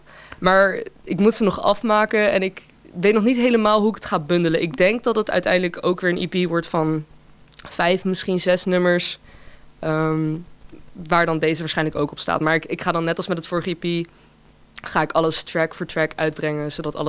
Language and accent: Dutch; Berkel, South Holland, Netherlands; now in Rotterdam, Netherlands; ja. Ja. 21, opgegroeid in Berkel. En mijn ouders wonen daar nog steeds. Ik woon nu zelf in Rotterdam.